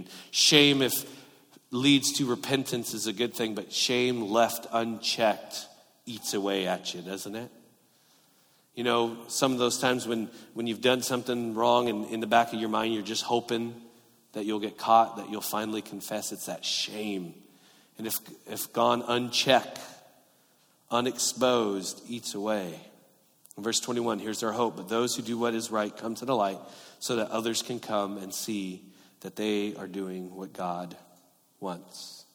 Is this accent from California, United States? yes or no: yes; California, United States; And I'm from Southern California, so snow is in your freezer, right?